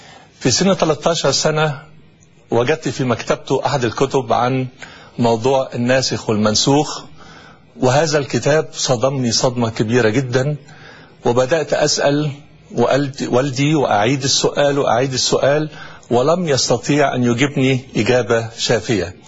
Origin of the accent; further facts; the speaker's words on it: Egypt; من مصر. نشأت في عائلة مسلمة محافظة.